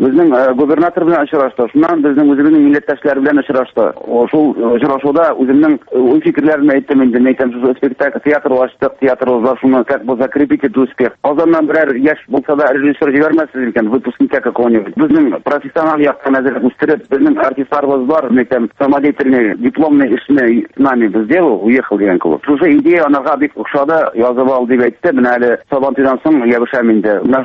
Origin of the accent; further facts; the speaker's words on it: Kymyskaly, Bashkortostan, Russia; now in Primorsky Krai, Russia; Мин Башкортстан Республикасының Сәлетамак районыннан, Кымыскалы авылыннан туып-үскән